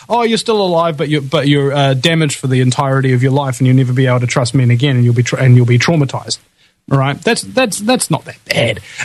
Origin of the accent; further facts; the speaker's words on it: New Zealand; And being a New Zealander, you know, you become very, very aware of insanity and just how crazy it is.